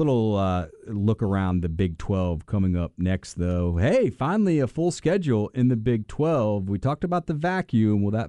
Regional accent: Texas, United States; And there was something about this song that just reminded me of my home state and being at home and being back at UT.

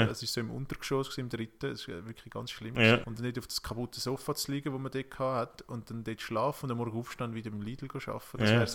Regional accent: Zurich, Switzerland; Also ich als Zürcher

